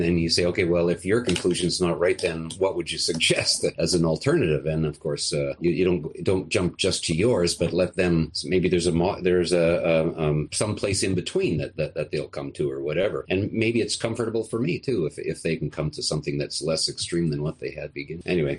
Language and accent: English; Canada; As a Canadian, we're really big on politeness and so on.